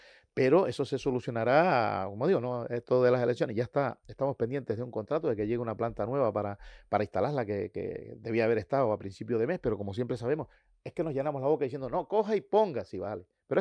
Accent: Toto, Canary Islands, Spain; yo soy de Toto, pueblito pequeño, me recuerdo de toda la vida

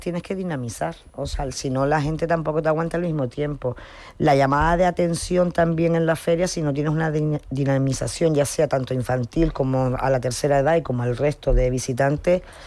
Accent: Morro Jable, Canary Islands, Spain; me van a matar un día de estos en Morro, que yo soy de Morro, pero no puedo llevar todo a Morrojable.

